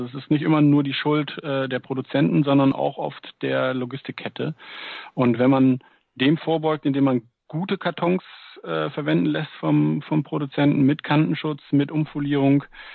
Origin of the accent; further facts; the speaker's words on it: North Rhine-Westphalia, Germany; Wir kommen hier aus dem Münsterland